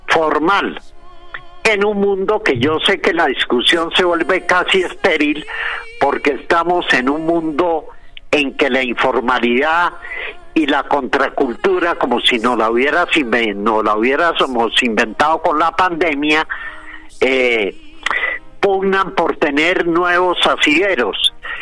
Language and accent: Spanish; Colombia; soy un colombiano en algunas cosas colombianísimo y en otro una especie de alienígena que por algún motivo nació acá